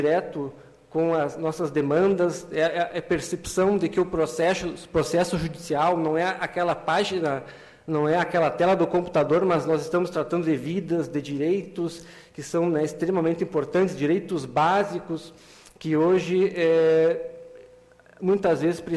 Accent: Frederico Westphalen, Rio Grande do Sul, Brazil; Sou natural de Frederico, assim, com muito orgulho, então também é a minha casa.

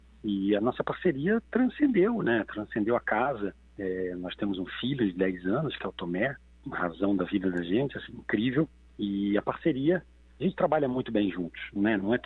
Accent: Rio de Janeiro, Brazil; eu sou um homem que nasci e cresci numa comunidade, né? Eu cresci em favela no Rio de Janeiro. Então, com 18 anos, quando eu entrei na Martins Pena

